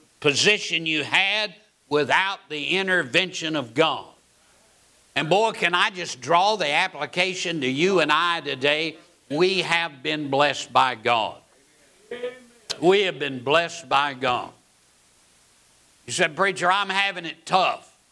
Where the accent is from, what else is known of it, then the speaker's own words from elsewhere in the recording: Georgia, United States; also born or lived in South Florida; I grew up, I was born in Georgia. We had a swamp cooler in Georgia. But we moved to Florida and we had fans in Florida. We were in South Florida.